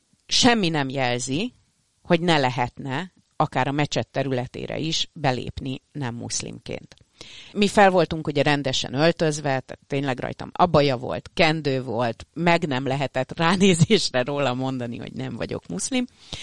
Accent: Hungary; és ő megkérdezte, hogy mi honnan érkeztünk. Mondtam, hogy magyarok vagyunk. Azt addigra már megtanultam, hogy azt így mondani kell hozzá, hogy az Európában van, és hogy Németországhoz közel ez

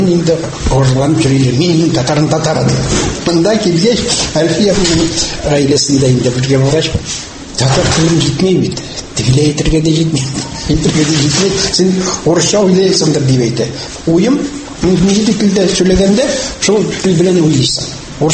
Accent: Kazakhstan; Мин Казахстаннан монда килдем.

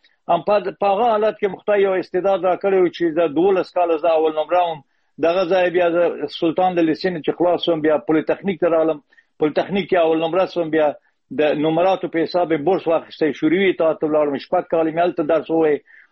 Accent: Herat, Afghanistan; born there; په هرات کې پیدا شوی یم.

